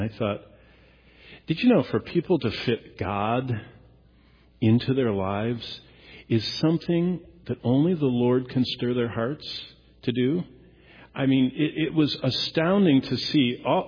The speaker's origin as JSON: {"language": "English", "town": "Lansing", "region": "Michigan", "country": "United States", "tie": "born or raised there", "said": "I grew up in Lansing, but my ancestral home where my ancestors are from is an 1820 log cabin in around St. John's."}